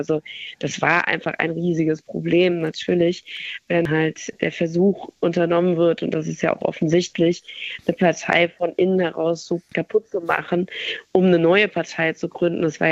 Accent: Frankfurt, Hesse, Germany; gerade als Frankfurterin

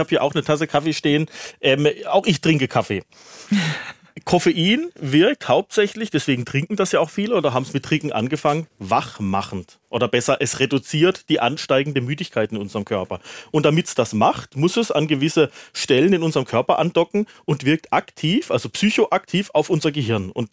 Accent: Bavaria, Germany; ich komme ja aus Bayern, da gibt es Oktoberfest, wird Bier in Maßkrügen, in Literkrügen getrunken.

